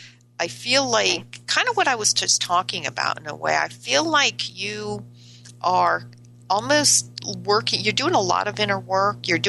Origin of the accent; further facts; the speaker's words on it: Chicopee, Massachusetts, United States; You kind of are near where I grew up. I grew up like in Chicopee, Massachusetts.